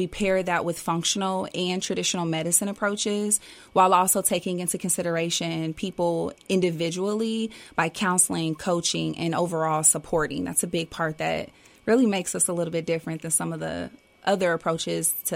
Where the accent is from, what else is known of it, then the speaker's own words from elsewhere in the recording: Danville, United States; Absolutely. Born and raised.